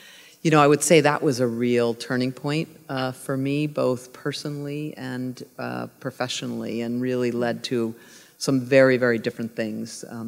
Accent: Pittsburgh, Pennsylvania, United States; growing up in Pittsburgh, you know, I kind of thought of the world as a pretty equal place.

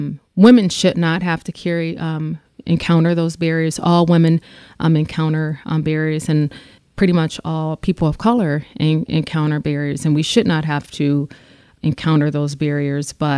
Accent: Detroit, Michigan, United States; If anybody knows, I will tell them I'm from Detroit.

